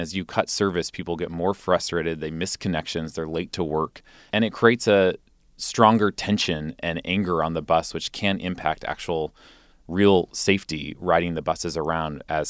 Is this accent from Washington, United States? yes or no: yes; Tacoma, Washington, United States; Again, going back to my hometown in Tacoma, I can get a bus home from Seattle at 12:30 to Tacoma.